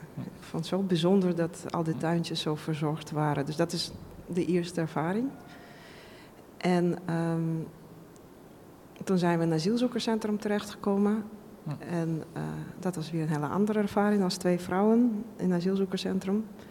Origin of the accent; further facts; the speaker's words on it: Moscow, Russia; Dutch is a second language; moved away; Ik kom uit zeg maar, wat toen slechtste wijk van Moskou was.